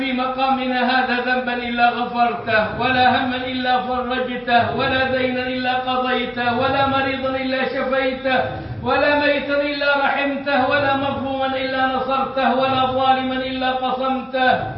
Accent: Egypt; moved away; الطول عندنا في مصر كان معهودا، لكن في هذه البلاد بل وكثير من البلاد التطويل آفة

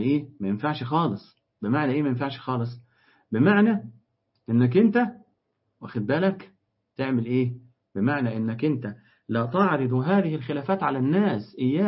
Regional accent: Egypt; لأن اسم رجاء الحقيقة عندنا في مصر مشهور إن هو اسم واحدة ست

